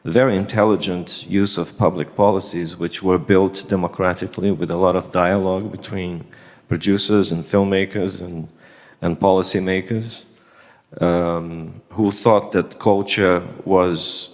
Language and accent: English; Northeast Region, Brazil; And today I come from the Northeast, and I was able, through these public policies, to do my first feature, Neighboring Sounds